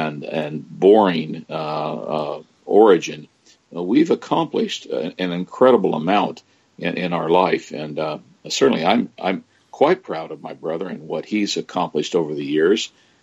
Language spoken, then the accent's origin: English; Kansas, United States; we grew up essentially in the Midwest. At least that's what I call it. It is the state of Kansas.